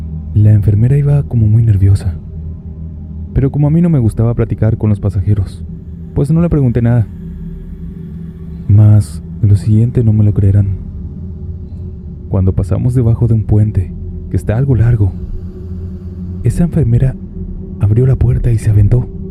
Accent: State of Mexico, Mexico; Soy del Estado de México y les contaré esta historia que me pasó en el tiempo que fui taxista.

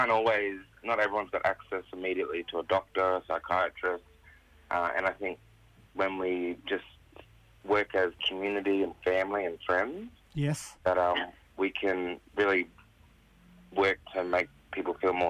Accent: Northern Territory, Australia; now in Darwin, Australia; Pitjantjatjara Yankunjatjara Puram. I'm from Central Australia originally, and now I'm on Larrakia Country in Darwin.

